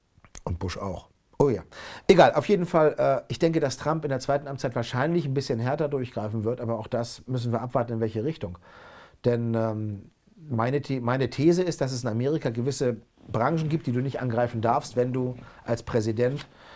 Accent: Northern Germany, Germany; Ich bin ja aus Norddeutschland, Hamburg-Kiel da oben.

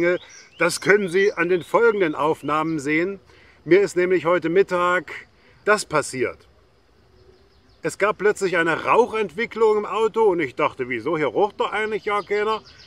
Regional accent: Rabenau, Saxony, Germany; now in Nizhny Novgorod, Russia; Ich bin nämlich zum Teil in Rabenau aufgewachsen und Lübau ist ein Stadtteil von Rabenau.

